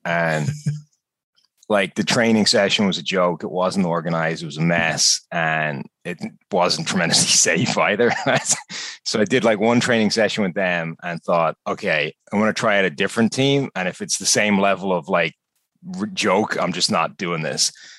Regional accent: Ireland; decided that if I was going to get any chance of getting back to being Irish, I needed to actually be in Ireland. So moved back there

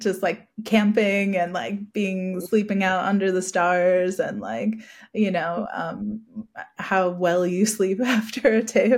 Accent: New Zealand; now in Australia; Even now living in Australia, I still feel very like a Kiwi living in Australia. And in that, I mean, most of my adult life really has been spent in New Zealand.

